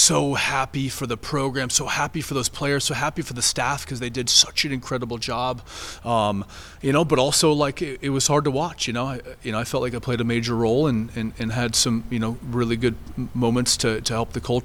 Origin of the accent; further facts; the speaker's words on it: Vermont, United States; born there; Honestly, I was born in Vermont, and I absolutely love this state.